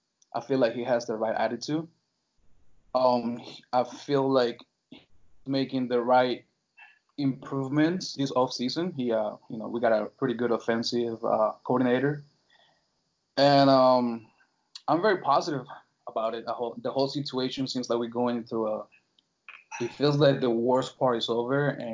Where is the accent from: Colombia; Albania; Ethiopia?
Colombia; now in Miami, United States; So I come from Colombia, where everything is soccer.